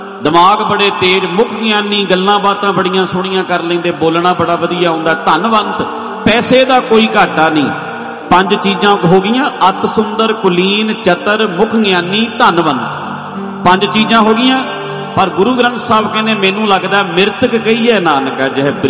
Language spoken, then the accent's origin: Punjabi; Punjab, India; ਇੱਥੇ ਅਸੀਂ ਪੰਜਾਬ ਤੋਂ ਆਏ ਹਾਂ, ਮੈਂ ਸਵੇਰੇ ਪੰਜਾਬ ਚਲੇ ਜਾਣਾ, ਸਾਡੀ ਪੰਜਾਬ ਨਾਲ ਓਨੀ ਅਟੈਚਮੈਂਟ ਨਹੀਂ ਹੁੰਦੀ।